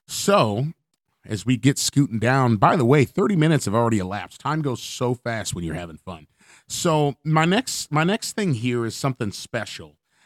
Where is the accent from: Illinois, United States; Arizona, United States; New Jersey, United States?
Illinois, United States; Chicago; As a Chicagoan, I'd like to also say that Portillo's will send your Chicago dogs, too.